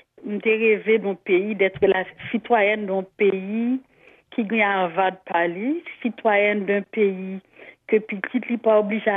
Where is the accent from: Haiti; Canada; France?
Haiti; moi, en tant qu'haïtienne